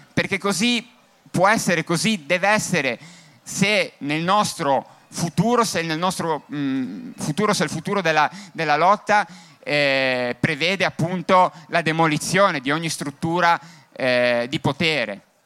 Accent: Genoa, Liguria, Italy; moved away; io sono originario di Genova, ora non vivo più lì, sono originario di Genova

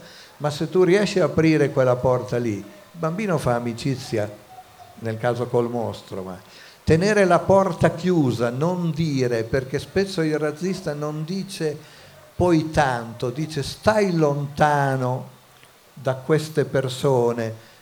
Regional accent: Emilia-Romagna, Italy; io non sono di Bologna, sono della montagna

